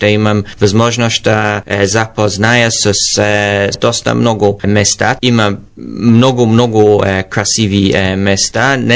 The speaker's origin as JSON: {"language": "Bulgarian", "country": "United Kingdom", "second_language": "Bulgarian", "lives_now": "Bulgaria", "said": "Щом аз идвам от Великобритания"}